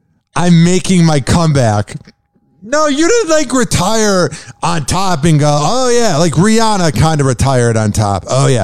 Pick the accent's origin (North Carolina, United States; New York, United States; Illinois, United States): Illinois, United States; Chicago; Because even though I'm from Chicago, I hate the Chicago Bears so much.